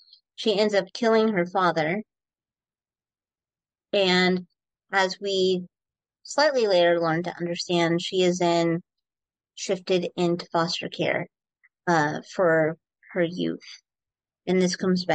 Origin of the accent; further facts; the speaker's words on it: Iowa, United States; I grew up in Iowa. I don't know these things.